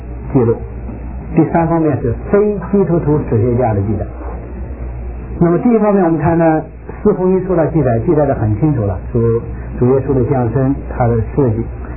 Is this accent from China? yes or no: yes; China; 你比如说我们都是来自中国